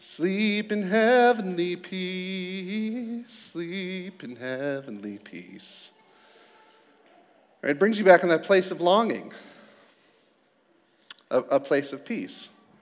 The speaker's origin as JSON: {"language": "English", "country": "United States", "said": "I'm from America. Like, we like perfected celebrity culture and influencer culture. All we want as Americans is crowds."}